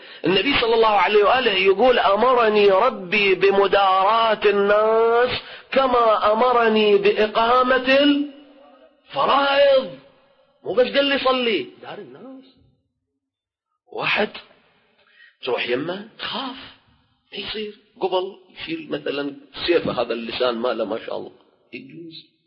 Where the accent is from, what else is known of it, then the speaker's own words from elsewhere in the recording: Iraq; احنا عندنا بالعراق